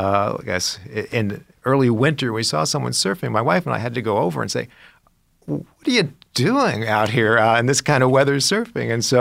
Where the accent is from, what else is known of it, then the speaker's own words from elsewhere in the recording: Long Beach, California, United States; I grew up in Southern California and Long Beach, California, which is, well, as you might imagine, has a beach.